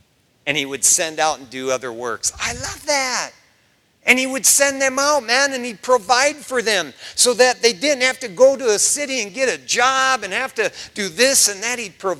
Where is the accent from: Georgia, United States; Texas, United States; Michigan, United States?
Michigan, United States; Detroit; you sure you don't want me to do a work in Detroit, my hometown, Michigan?